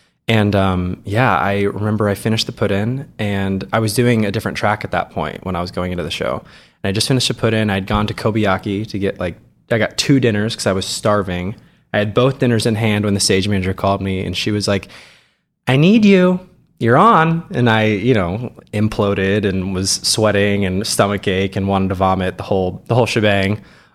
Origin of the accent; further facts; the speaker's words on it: Hays, Kansas, United States; I grew up in Western Kansas, Hayes, Kansas, for any of you out there who know where it is. It's like halfway between Kansas City and Denver on I-70. Very small town.